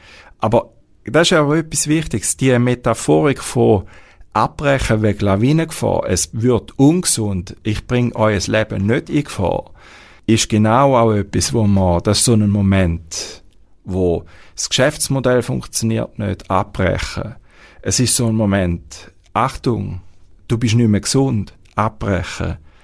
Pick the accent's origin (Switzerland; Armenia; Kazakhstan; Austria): Switzerland; gerade als Schweizer, bist du immer wieder in den Bergen gewesen